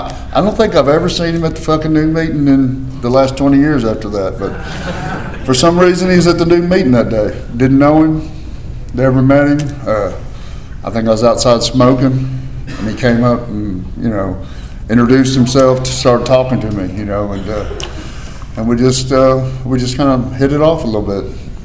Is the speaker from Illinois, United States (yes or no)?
no; Memphis, Tennessee, United States; you know, I'm from Memphis. I was the only person from Memphis that came here.